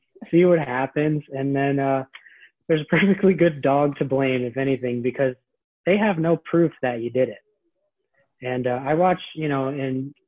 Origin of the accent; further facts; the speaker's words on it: San Francisco, California, United States; I never had a hockey team growing up, and I didn't have a soccer team either because I grew up in San Francisco